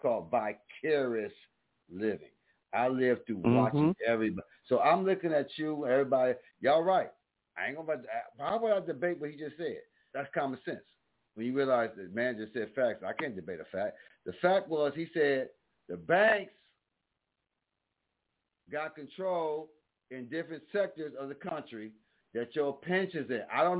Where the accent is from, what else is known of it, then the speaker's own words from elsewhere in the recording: Buffalo, New York, United States; I'm from Buffalo. Love Buffalo.